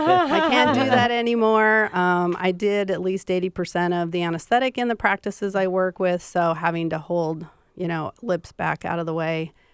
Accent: Montana, United States; I am from Montana

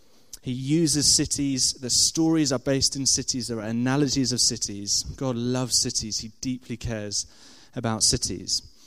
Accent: Guildford, South East England, United Kingdom; also born or lived in Nottingham; I grew up just outside of London in a lovely place called Guildford, southwest of London, which was wonderful. And then went up to Nottingham to university there, which I think is a close second in the city stakes of the UK, before moving here about 5 years ago with Joe.

